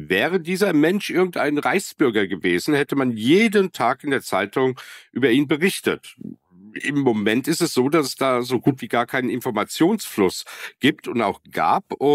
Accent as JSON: {"language": "German", "country": "Germany", "tie": "born there", "said": "Ich bin vor 53 Jahren in Deutschland geboren worden und wollte jetzt vor einigen Jahren die deutsche Staatsbürgerschaft annehmen. Ich bin voll integriert"}